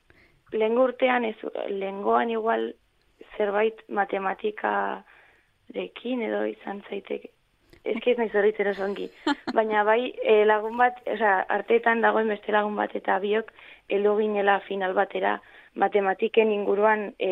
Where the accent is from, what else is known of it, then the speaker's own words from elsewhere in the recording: Orbaizeta, Navarre, Spain; Bani Orbaizetakoa, eskuako baiaran.